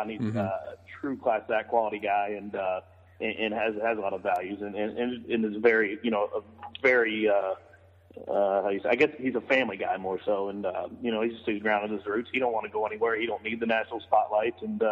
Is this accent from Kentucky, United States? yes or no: yes; Florence, Kentucky, United States; I'm from Florence, so, you know, be able to call theirs. You know, for a boy from here